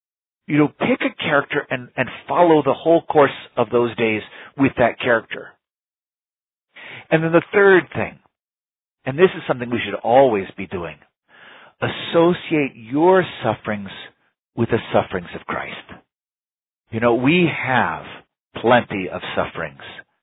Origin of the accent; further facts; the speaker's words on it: Texas, United States; many of you might know I'm from Texas, and some of my childhood I spent out on my grandparents' farm in West Texas.